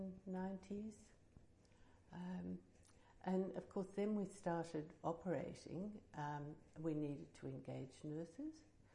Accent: Melbourne, Victoria, Australia; born there; Well, I think I was born in Melbourne, went to school at university in Melbourne

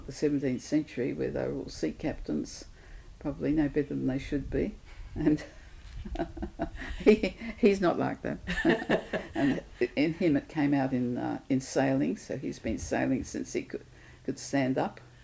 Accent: Brisbane, Queensland, Australia; born there; I was born in Brisbane.

